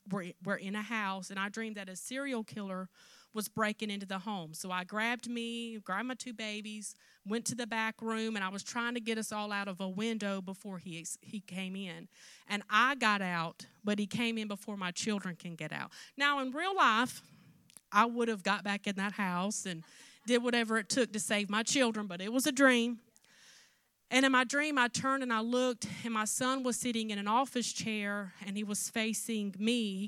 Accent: the South, United States; We're from the South, as you can tell by the way we talk. So I was really ready for some Southern good home cooking.

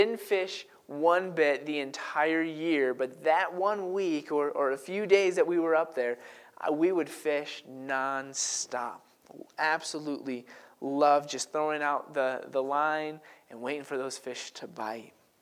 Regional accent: New York, United States; While I was growing up in New York, we would take a yearly trip out to my grandparents' cottage that was on a lake.

